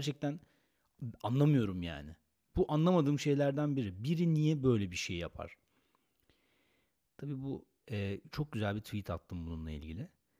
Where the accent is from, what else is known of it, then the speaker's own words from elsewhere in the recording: Istanbul, Turkey; Ben Moda'da oturuyorum, Moda'nın yerlisiyim. Kadıköy'ün yerlisiyim. Uzun zamandır buradayım.